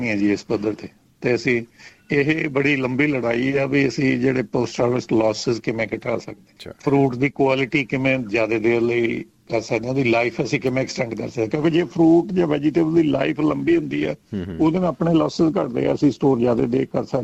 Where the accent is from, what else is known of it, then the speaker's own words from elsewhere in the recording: Aitiana, Punjab, India; now in Australia; ਮੇਰਾ ਆਈ ਕਮ from A village, ਪਿੰਡ ਮੇਰਾ ਹੈਗਾ ਐਤੀਆਣਾ, ਜਿਹੜਾ ਰੈਕੋਟ ਤਹਿਸੀਲ ਅਤੇ ਸੁਧਾਰ ਬਲਾਕ ਦੇ ਵਿੱਚ ਪੈਂਦਾ, ਬਹੁਤ ਵੱਡਾ ਪਿੰਡ ਆ ਸਾਡਾ